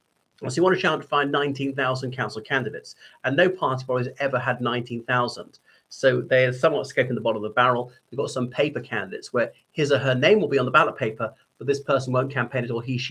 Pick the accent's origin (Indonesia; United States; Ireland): Ireland; from Ireland.